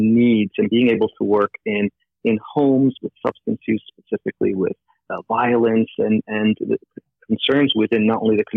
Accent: Turkey; now in United States; It was something that drew us to humanity because of what we saw growing up in Turkey, as Duga mentioned, but then also in America

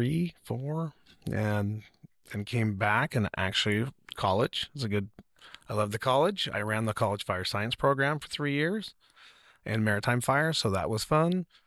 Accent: Seaside, Oregon, United States; also born or lived in El Paso; You know, I'm actually from Seaside, but I grew up in El Paso, Texas, Fort Bliss.

